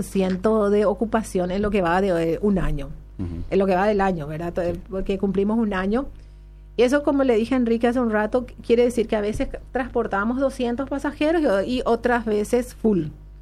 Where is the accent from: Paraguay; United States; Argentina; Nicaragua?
Paraguay; Así somos nosotros, somos cálidos los paraguayos.